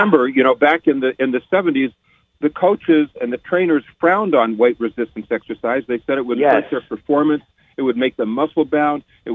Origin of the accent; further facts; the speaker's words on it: Colorado, United States; I grew up in Colorado in the mountains where being a resident of that kind of environment lends to fitness.